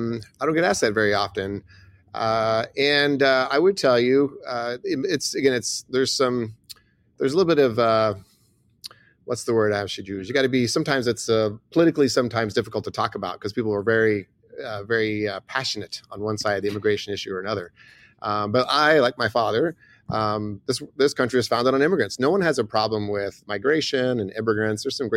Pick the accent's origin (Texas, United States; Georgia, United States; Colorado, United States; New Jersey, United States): Texas, United States; Houston; Yeah, I was born and raised in Houston, Texas. Kind of lower middle class.